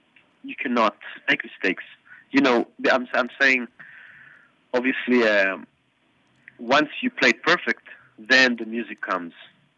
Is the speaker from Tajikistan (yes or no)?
no; Israel; I think growing up anywhere influences you no matter what you want to do or what you think.